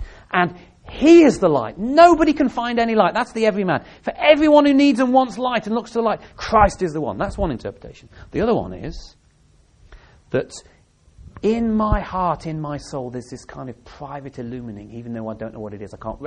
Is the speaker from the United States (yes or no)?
no; England, United Kingdom; because I'm an Englishman.